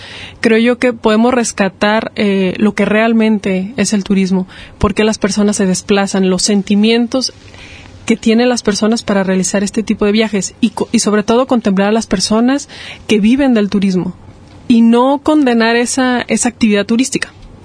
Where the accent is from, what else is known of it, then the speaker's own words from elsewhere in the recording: Zacatecas, Mexico; yo vengo del estado de Zacatecas, es algo que aquí me alegra comunicarlo.